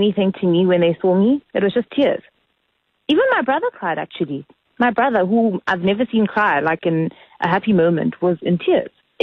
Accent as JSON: {"language": "English", "country": "South Africa", "said": "I refer to her as in third person, as a South African in third person, and everyone reminds me that's you"}